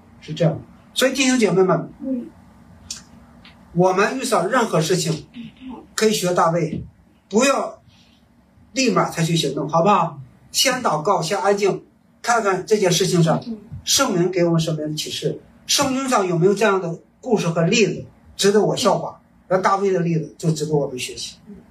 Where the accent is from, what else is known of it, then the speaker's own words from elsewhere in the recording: China; 有时候我们中国人有句话，退步海阔天空